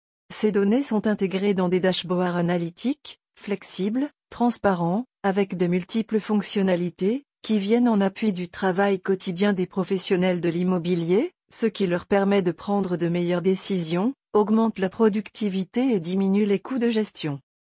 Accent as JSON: {"language": "French", "country": "Tunisia", "lives_now": "Switzerland", "said": "Je suis originaire de Tunisie, et quand j'ai cherché où faire une formation technique"}